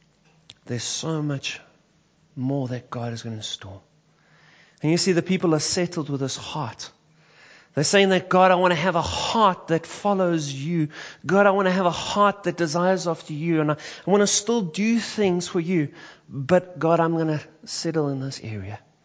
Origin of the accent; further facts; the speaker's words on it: Johannesburg, Gauteng, South Africa; maybe it was because I was from the south of Joburg, and my accent was a bit staunch